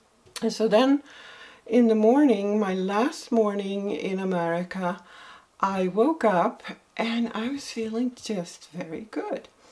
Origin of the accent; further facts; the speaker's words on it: northern Sweden, Sweden; English is a second language; So, I grew up in Sweden. I grew up in northern Sweden, and this is a long time ago, before internet, of course, and before TV for us, because all I had was radio when I was growing up, and I grew up in a little tiny village first.